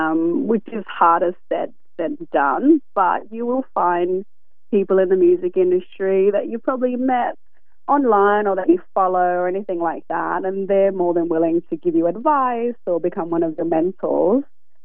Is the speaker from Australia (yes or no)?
yes; Australia; So I'm Australian, but my parents both come from Cambodia.